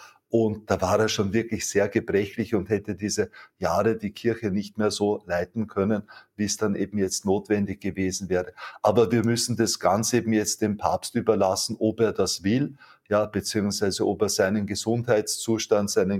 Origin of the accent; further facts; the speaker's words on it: Austria; Rosenmontag oder Faschingsmontag, wie wir bei uns in Österreich jetzt eben sagen.